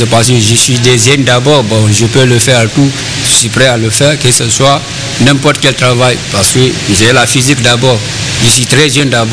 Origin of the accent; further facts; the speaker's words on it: Guinea; now in France; Bon, je viens de la Guinée Conakry, République de Guinée.